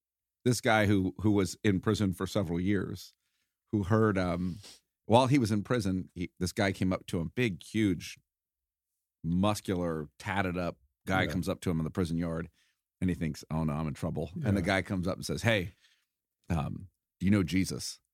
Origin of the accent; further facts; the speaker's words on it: Bakersfield, California, United States; I'm from Bakersfield.